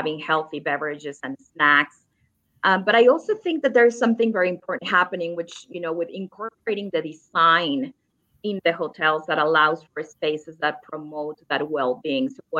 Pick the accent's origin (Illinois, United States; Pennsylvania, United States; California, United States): California, United States; Los Angeles; Well, right now I'm in Mexico City, but yes, I'm normally from California.